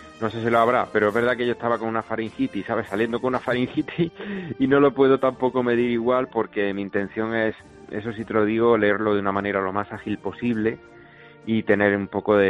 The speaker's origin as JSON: {"language": "Spanish", "town": "Granada", "region": "Andalusia", "country": "Spain", "said": "sí teníamos relación con la Semana Santa como muchos granadinos"}